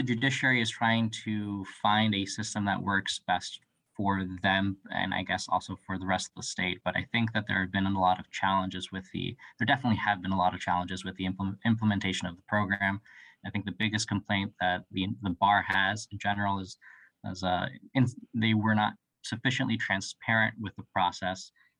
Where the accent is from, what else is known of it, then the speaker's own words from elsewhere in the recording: Florida, United States; now in Vermont, United States; Well, I am originally from South Florida, and I came to Vermont with the intent of not.